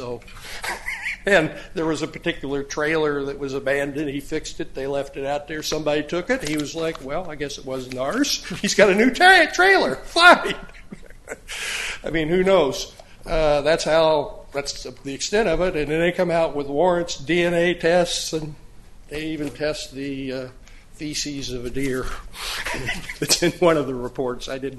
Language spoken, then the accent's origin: English; Peoria, Illinois, United States; I know of my own, I'm from Peoria